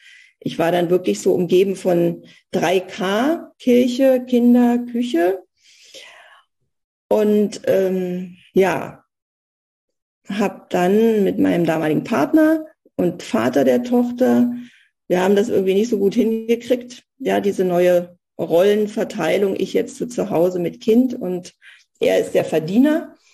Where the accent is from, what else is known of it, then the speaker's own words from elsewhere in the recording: East Germany, Germany; Ich bin im Osten groß geworden, hatte gerade mein Studium in der damaligen Sowjetunion absolviert